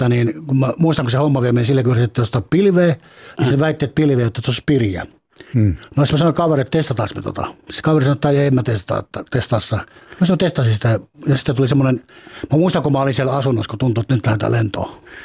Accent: Häme, Finland; accent: Häme dialect; Koska mä puhun Hämeen murretta

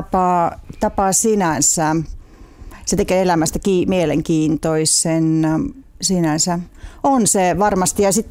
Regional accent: Estonia; now in Finland; kun sitä lapsena eli Virossa sitä samaa aikaa, niin ehkä näkee lapsen silmin ja nuoren silmin kuulee ehkä eri tavalla.

